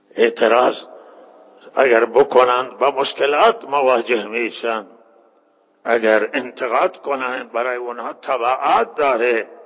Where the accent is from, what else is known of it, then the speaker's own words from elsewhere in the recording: Iran; همه ما ایرانیم، همه ملت ایرانن